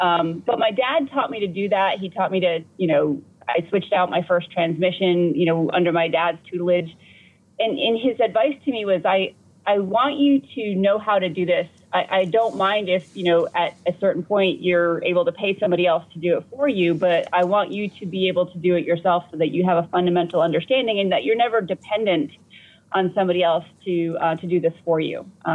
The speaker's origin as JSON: {"language": "English", "town": "St. Augustine", "region": "Florida", "country": "United States", "tie": "born or raised there", "said": "We had a plane growing up in St. Augustine, Florida, and lots of cars."}